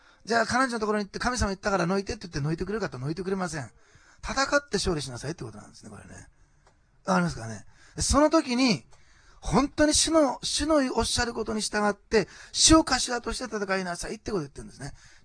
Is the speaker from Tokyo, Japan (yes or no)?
no; Osaka, Japan; 私大阪の人なんですけども